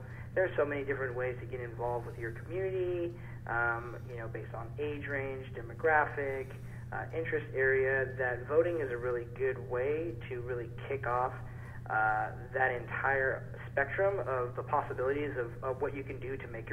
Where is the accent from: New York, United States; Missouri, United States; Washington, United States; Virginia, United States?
Washington, United States; Tacoma; Actually, growing up in Tacoma, went down to Mason Methodist Church and cast my ballot in person.